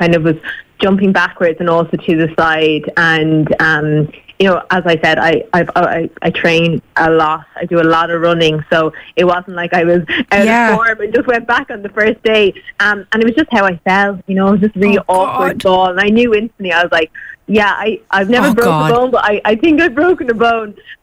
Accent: Tipperary, Ireland; I grew up in Tipperary on Stephen Mon Mountain

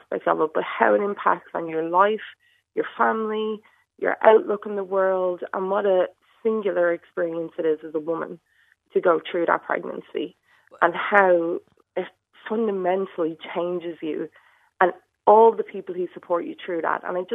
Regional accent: Ireland; Well, you know, I think it's part and parcel of being Irish as well.

